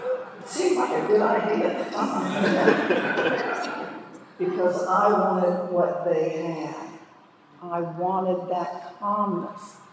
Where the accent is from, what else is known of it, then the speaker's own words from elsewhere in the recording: Columbus, Ohio, United States; born there; I was born in Columbus, Ohio. I did all my drinking up there, too. I knew every alley there was.